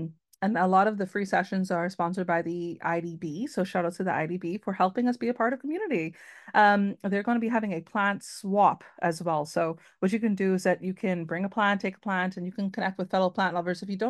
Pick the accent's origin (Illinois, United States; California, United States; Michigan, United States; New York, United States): New York, United States; Long Island; Of course, y'all know I'm from Long Island.